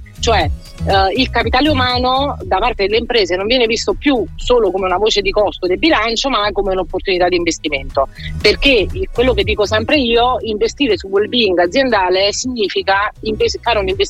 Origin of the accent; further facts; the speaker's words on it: Campania, Italy; now in Milan, Italy; io sono una campana per metà americana, che però si è trasferita al nord ormai troppo tempo fa, tipo 15 anni fa. Nasco in una famiglia tradizionale, quindi papà commerciante, mamma casalinga.